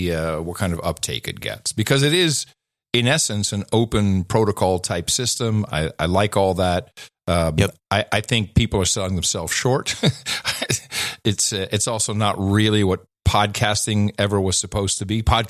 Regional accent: Netherlands; because I grew up with it in the Netherlands

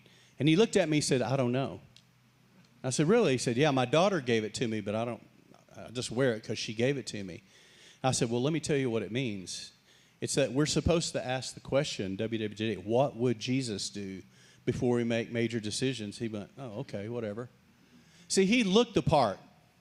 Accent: Texas, United States; I grew up in Texas. I'm a Texas born and bred, West Texas. Yes, we had horses growing up.

